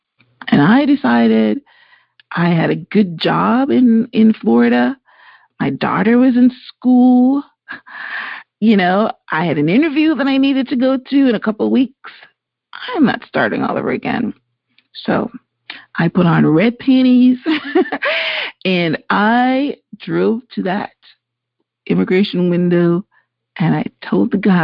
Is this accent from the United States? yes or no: no; Canada; because as a Canadian, I was able to come through all the time.